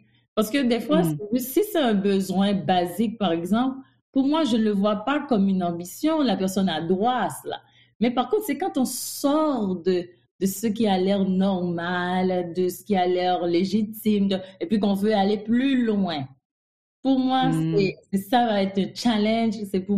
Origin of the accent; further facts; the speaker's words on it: Cap-Haïtien, Nord, Haiti; moi, je suis une haïtienne, donc je viens de la deuxième ville d'Haïti, le Cap-Haïtien.